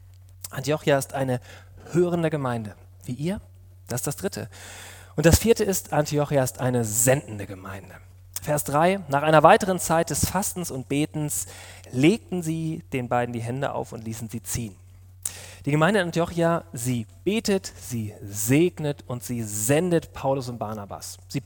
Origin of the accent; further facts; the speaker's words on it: Hamburg, Germany; also born or lived in Rhineland; now in Ebersbach, Germany; Mich persönlich schmerzt es noch heute, nach Hamburg zu kommen und nicht mehr dort zu leben. Als Hamburger Jung zuerst im Rheinland zu landen